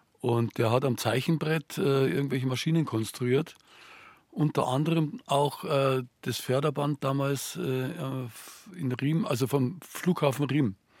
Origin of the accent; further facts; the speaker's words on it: Upper Silesia, Poland; Und zwar komme ich aus Oberschlesien und Oberschlesien ist nach dem Krieg von den Polen übernommen worden, war dann unter polnischer Verwaltung und dann sind unsere Namen eingepolnischt worden.